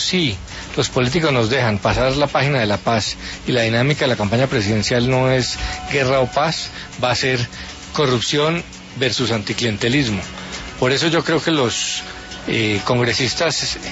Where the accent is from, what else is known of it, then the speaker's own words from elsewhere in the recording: Colombia; violentos somos todos los colombianos.